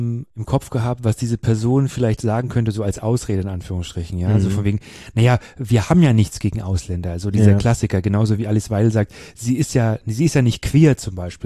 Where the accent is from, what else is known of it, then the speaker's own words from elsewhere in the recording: Mecklenburg-Vorpommern, Germany; aber ich komme ja aus Mecklenburg ursprünglich.